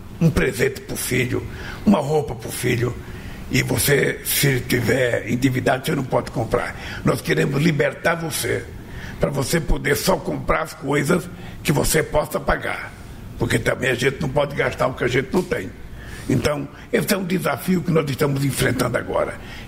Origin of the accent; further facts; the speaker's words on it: Pernambuco, Brazil; Pernambuco, meu estado natal